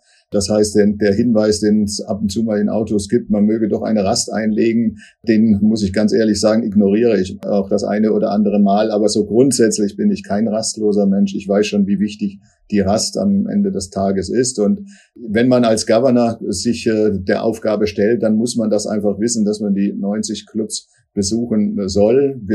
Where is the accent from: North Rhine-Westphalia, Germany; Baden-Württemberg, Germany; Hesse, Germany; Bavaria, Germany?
Baden-Württemberg, Germany; Karlsruhe; also born or lived in Austria; verbracht und sind dann nach dieser Zeit nach Karlsruhe weitergezogen. Ich wurde in Österreich geboren, bin da nicht sehr lange geblieben, eigentlich nur 1,5 Jahre.